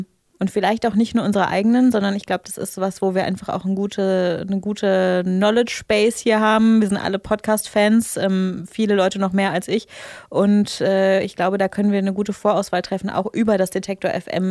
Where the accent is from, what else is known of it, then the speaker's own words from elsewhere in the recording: North Rhine-Westphalia, Germany; Weil ich als gebürtige Rheinländerin habe ja Verkehrsnachrichten für Brandenburg, Hamburg, Schleswig-Holstein, Sachsen, Sachsen-Anhalt, Thüringen gesprochen, ne?